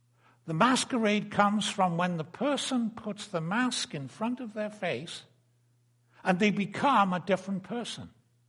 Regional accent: United Kingdom; And it reminds me of when I was a guy growing up in Britain many years ago.

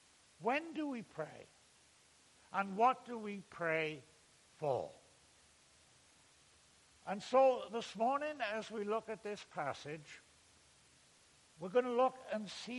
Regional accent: United Kingdom; I grew up in Britain near what was a huge Roman fortress, one of the three big ones.

